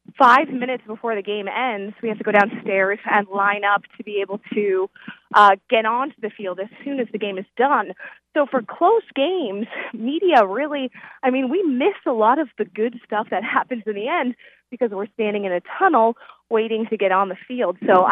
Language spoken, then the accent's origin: English; Biddeford, Maine, United States; He worked in Biddeford, too, which is my hometown